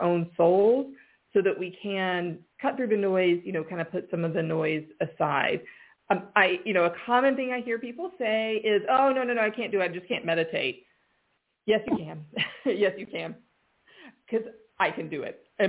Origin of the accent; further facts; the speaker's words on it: United States; now in Ireland; I live in Ireland. My accent is not Irish. I am American.